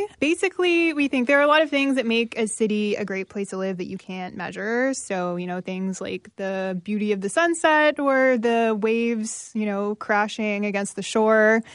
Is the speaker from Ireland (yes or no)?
no; Oakville, Ontario, Canada; I actually grew up in Oakville. So when I was growing up in Oakville in the 90s, Oakville was it wasn't a very diverse place to live